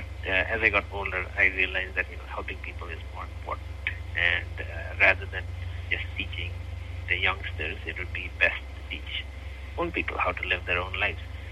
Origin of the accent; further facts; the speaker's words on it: Nepal; English is a second language; moved away as an adult; now in United States; So, I am originally from Nepal. I did most of my schooling in Nepal, including my medical school. I came here to the United States around 2016-17 when I started my residency